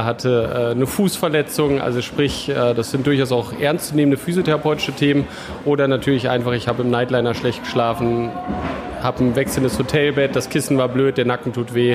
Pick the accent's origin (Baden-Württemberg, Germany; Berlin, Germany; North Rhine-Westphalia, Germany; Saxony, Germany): North Rhine-Westphalia, Germany; Bonn; Also ich bin ja selber Bonner, bin ja oder ja in Bonn aufgewachsen. Meine Praxis ist ja auch in Bonn